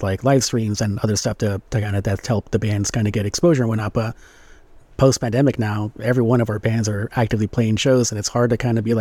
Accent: California, United States; Obviously, growing up in Orange County and California and SoCal, like the culture of Latinos

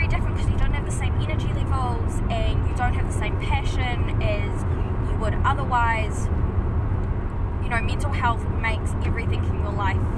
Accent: New Zealand; I am a white New Zealander. I was born and bred in New Zealand and haven't really left the country

